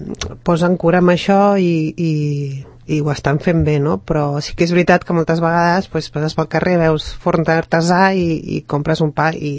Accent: Corbera, Catalonia, Spain; born there; also born or lived in Girona; Jo sóc de poble, vaig néixer a Corbera i després vaig anar a viure al mig del camp a Girona i em vaig trobar que quan vaig tornar a Barcelona

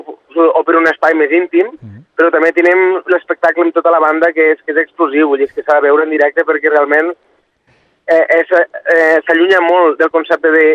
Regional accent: Catalonia, Spain; jo vinc del Delta l'Ebre

